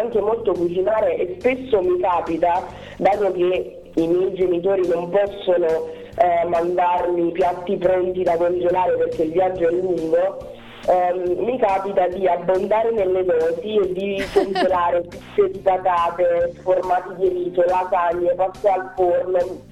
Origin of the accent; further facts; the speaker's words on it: Isernia, Molise, Italy; Da Isernia.